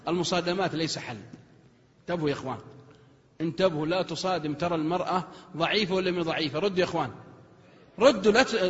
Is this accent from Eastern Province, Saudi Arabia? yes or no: no; Al-Qassim, Saudi Arabia; إن كانت عندنا في القصيم تقول لها يا بعد أهل القصيم